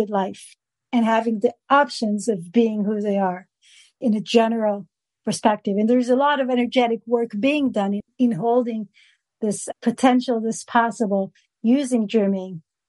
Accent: Jerusalem, Jerusalem District, Israel; I just know I had to be born here. I was born and raised in Jerusalem.

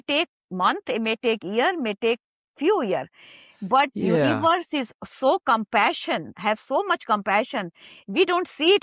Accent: India; I cannot preach, but I'm from India, so I know about

